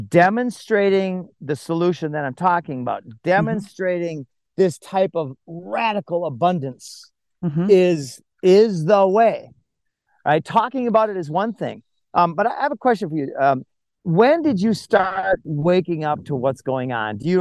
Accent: Minnesota, United States; I grew up in Minnesota, so I use the word God.

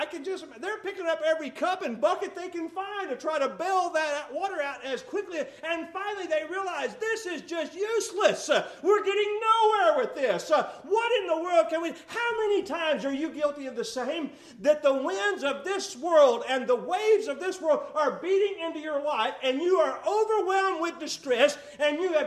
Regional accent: Texas, United States; I was raised in West Texas, a very dry place

